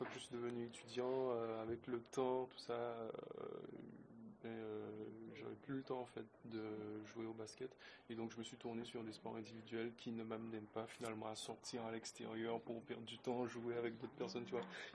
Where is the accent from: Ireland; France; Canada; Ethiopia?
France; Guadeloupe; moved away as an adult; also born or lived in Martinique; now in Aix-en-Provence, France; je suis originaire de Guadeloupe à la base, en fait. J'ai fait 18 ans en Guadeloupe, tiens. Et ensuite, quand j'ai eu mon bac, j'ai fait 2 ans de classe préparatoire en littéraire en Martinique. Et après ces 2 années-là, je suis venu à Aix, en fait.